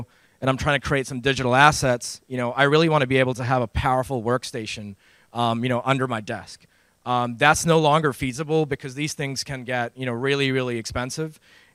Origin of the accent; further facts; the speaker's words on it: New Zealand; I'm a Kiwi. That's basically slang for or a term for someone from New Zealand.